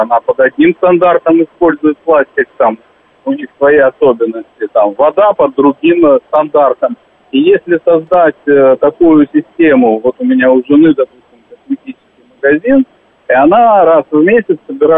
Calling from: Moscow, Russia; я из Москвы вам звоню.

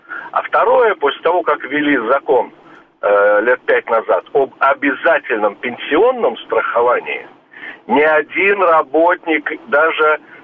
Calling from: Israel; Я, правда, говорю из Израиля. У нас несколько другая действительность.

